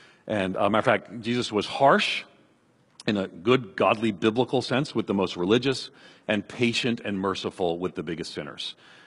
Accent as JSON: {"language": "English", "town": "New York City", "region": "New York", "country": "United States", "tie": "born or raised there", "said": "I grew up in New York City. You know, I guess I'm Irish, so we're either sleepy or angry."}